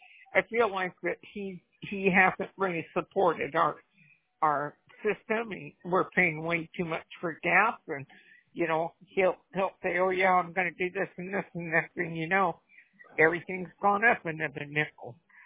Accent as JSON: {"language": "English", "region": "England", "country": "United Kingdom", "lives_now": "United States", "said": "Well, I'm from England, so I'm going to say that I am white."}